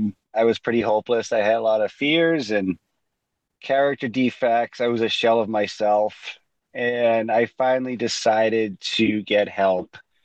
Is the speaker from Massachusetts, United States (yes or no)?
yes; Waltham, Massachusetts, United States; now in Chandler, United States; I was born in 1970 in Waltham, Massachusetts. I'm 54 years old. I currently reside in Chandler, Arizona. I live most of my life in Massachusetts.